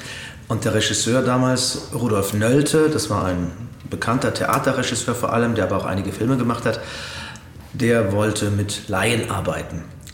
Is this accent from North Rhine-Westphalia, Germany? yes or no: no; Coburg, Bavaria, Germany; Wurde damals in meiner Heimatstadt gedreht, in Coburg.